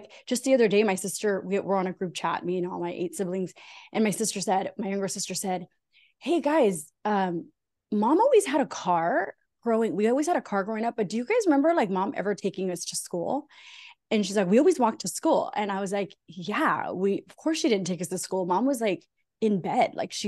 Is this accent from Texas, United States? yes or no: no; California, United States; now in Southern California, United States; So I'm a Latina, I'm Mexican American, I'm a 43 year old woman, single mom living in Southern California. You and I live really close to each other. And I grew up with immigrant parents here in Southern California.